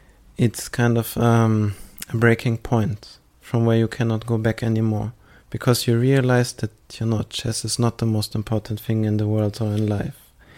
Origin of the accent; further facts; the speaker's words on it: Germany; I know how privileged I am growing up in Germany, living there